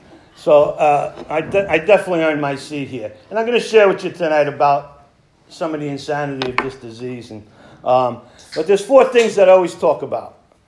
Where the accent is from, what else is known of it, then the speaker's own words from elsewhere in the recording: Bronx, New York, United States; I'm born and raised in the Bronx in New York, which is makes me a huge Yankee fan